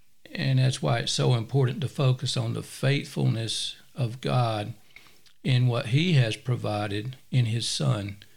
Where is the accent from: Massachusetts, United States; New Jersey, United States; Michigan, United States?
New Jersey, United States; now in Greenville, United States; Well, at the time, I was from New Jersey.